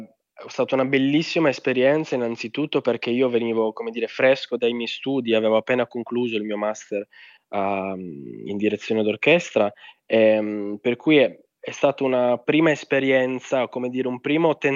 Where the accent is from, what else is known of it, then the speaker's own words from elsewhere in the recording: Sardinia, Italy; per le vie del mio paese, che è un paese abbastanza piccolo in provincia di Sassari